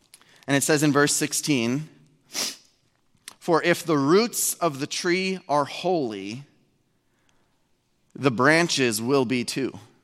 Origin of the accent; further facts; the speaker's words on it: Fargo, North Dakota, United States; We went to a really great church in my hometown of Fargo, North Dakota.